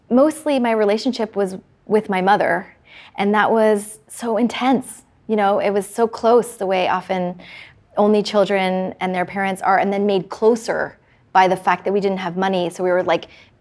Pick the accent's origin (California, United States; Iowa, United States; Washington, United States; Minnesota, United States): California, United States; I wanted to write a coming-of-age story about a girl growing up in California in the 80s and 90s because I felt like it was a universal story.